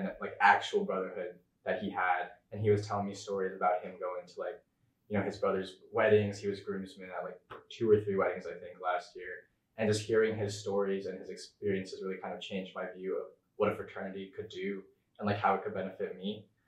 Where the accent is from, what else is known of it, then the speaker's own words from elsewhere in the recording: Wilmington, Delaware, United States; I'm a rising senior studying data science, and I'm from Wilmington, Delaware.